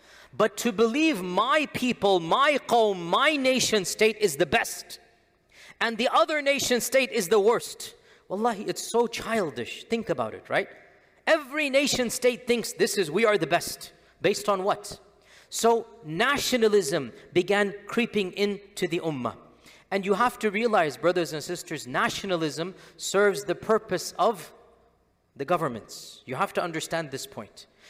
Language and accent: English; Pakistan; I am Pakistani, he is Bengali, he is Egyptian, he is Lebanese, he is Syrian.